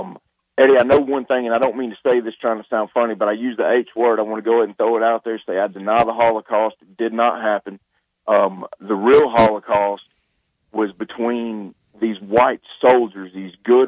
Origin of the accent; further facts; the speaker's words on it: Alabama, United States; you know, I'm from Alabama.